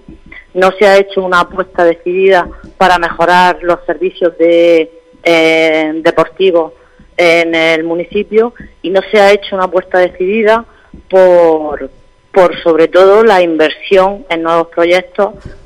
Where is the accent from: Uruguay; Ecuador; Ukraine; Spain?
Spain; Garrucha, Andalusia; Pues me da mucha pena por mi pueblo, me da mucha pena por Garrucha, me da mucha pena por los vecinos de Garrucha